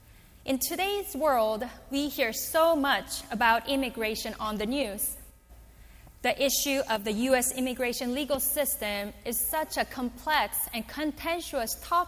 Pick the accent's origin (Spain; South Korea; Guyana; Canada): South Korea; Seoul; English is a second language; also born or lived in Seattle, United States; now in Johns Creek, United States; I have been living in Johns Creek for 15 years, but I was born and raised in Seoul, Korea, immigrated to the United States, and lived in Seattle, Washington. I was born and raised in a fifth-generation Presbyterian family